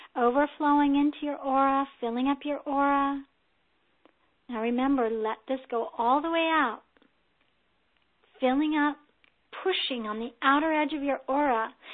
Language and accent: English; the South, United States; accent: Southern; Wow, did my southern accent come out there, y'all?